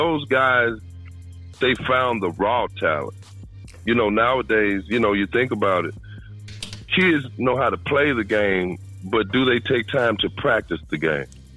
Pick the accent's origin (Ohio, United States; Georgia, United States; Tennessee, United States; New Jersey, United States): Tennessee, United States; Memphis; So growing up in Memphis, just like going to church following the scriptures, I was following the ballers too.